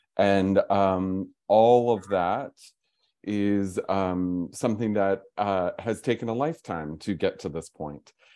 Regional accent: Pennsylvania, United States; also born or lived in Seattle; And then I came back to Pennsylvania, which is my hometown.

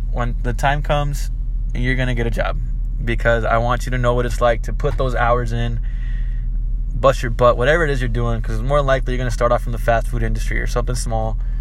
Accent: Tucson, Arizona, United States; Like, growing up in Tucson, which, by the way, they have the best chorizo out there.

